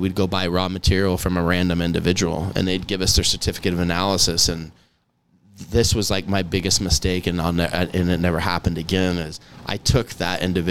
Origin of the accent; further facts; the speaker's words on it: Kansas, United States; you know, Kansas is my home state, and we put together a powerhouse in Kansas.